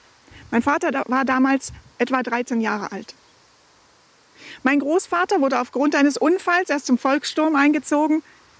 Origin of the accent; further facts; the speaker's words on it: Germany; Als Kind in der DDR habe ich Joe Polowski und andere Kriegsveteranen hier noch live erlebt